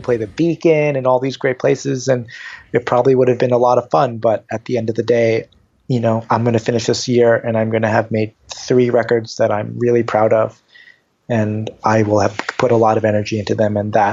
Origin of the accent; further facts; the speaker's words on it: New Jersey, United States; also born or lived in New York; I was born in New York and raised in Northern New Jersey.